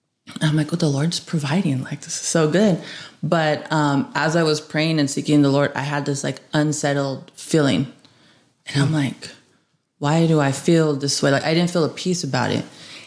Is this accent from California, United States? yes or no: yes; San Leandro, California, United States; now in Buckeye, United States; I was born in San Leandro.